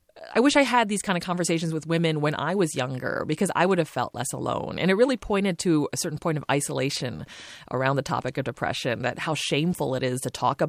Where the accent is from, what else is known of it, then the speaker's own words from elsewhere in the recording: San Francisco, California, United States; now in Los Angeles, United States; I live in the LA now and I grew up in San Francisco, it's definitely a different universe when you aren't the only Chinese person in the room.